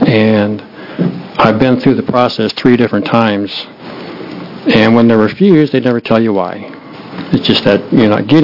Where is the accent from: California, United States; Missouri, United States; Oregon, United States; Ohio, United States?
Oregon, United States; Bend; I'm from Bend, Oregon, at least for another 3 weeks.